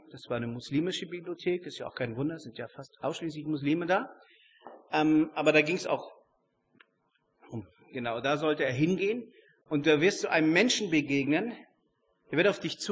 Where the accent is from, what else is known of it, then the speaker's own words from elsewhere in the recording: Northern Germany, Germany; wir sind ja Norddeutsche, wir tragen das nicht so nach außen, nicht?